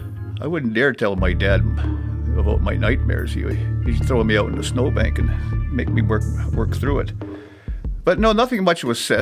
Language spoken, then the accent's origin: English; Churchill, Manitoba, Canada; As a kid growing up in Churchill, you know, our boogeyman, you know, our bad guy was always the polar bear.